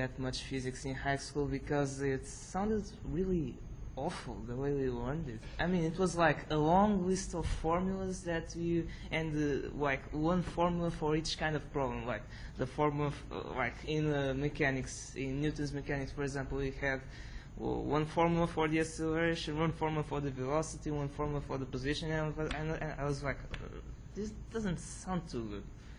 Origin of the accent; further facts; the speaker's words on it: Portugal; I'm from Portugal, actually same university as him.